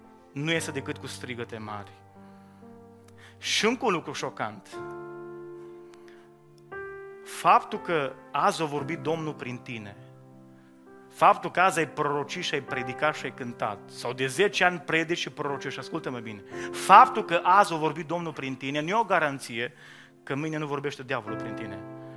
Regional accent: Romania

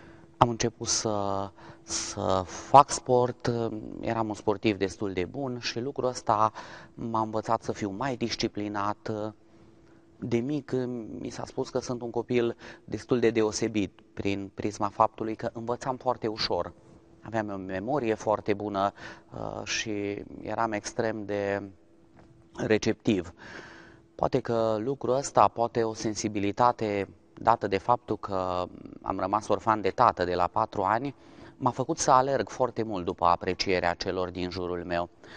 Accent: Zalău, Sălaj County, Romania; am 38 de ani, sunt din Zalău, sunt asistent medical de meserie

